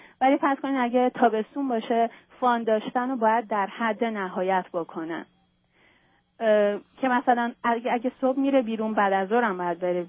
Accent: Iran; moved away; وقتی 5 سالش بود از ایران اومدیم بیرون، زمان که از ایران اومدیم بیرون

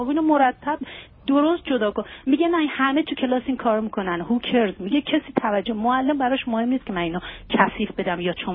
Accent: Iran; moved away; also born or lived in Canada; وقتی چهار سال پیش ما از ایران اومدیم، خب این مجبور شد دوستاشو ترک بکنه، بعد دو ماه قبل دوباره ما از کانادا موف کردیم اومدیم اینجا

